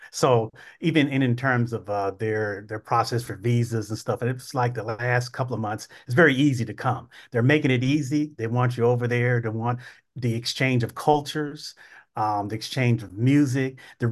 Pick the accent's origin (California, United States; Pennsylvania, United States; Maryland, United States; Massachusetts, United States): California, United States; San Diego; also born or lived in Hawaii / Virginia; So I grew up in San Diego.